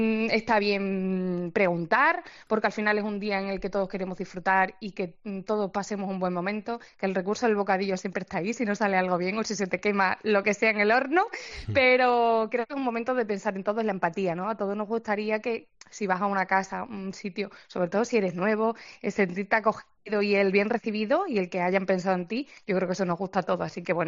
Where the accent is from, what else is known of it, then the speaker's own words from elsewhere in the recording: Extremadura, Spain; en mi casa se come mucho cordero, pues porque somos somos de Extremadura, entonces el cordero nos gusta mucho, tenemos además familia ganadera.